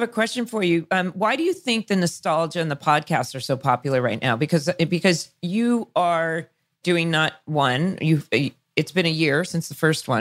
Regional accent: California, United States; Well, I grew up in Orange County, and I'll tell you, as the scripts went on, it would trigger something

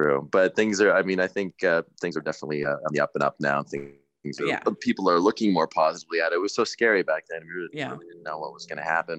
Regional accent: Canada; So I I tell them I'm from Canada.

